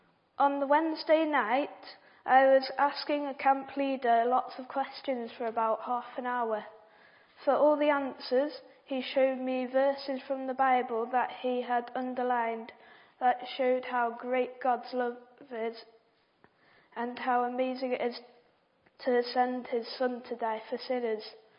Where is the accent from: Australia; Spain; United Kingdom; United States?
United Kingdom; Peterborough, East of England; born there; I was born in Peterborough in England.